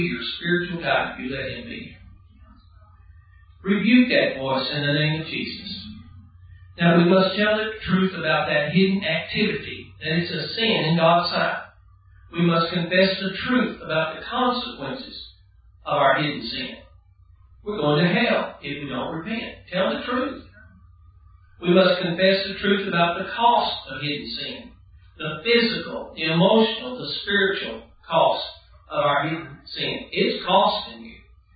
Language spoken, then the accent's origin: English; Dallas, Texas, United States; When I was about the, I believe, the third or fourth grade, growing up in Dallas and in school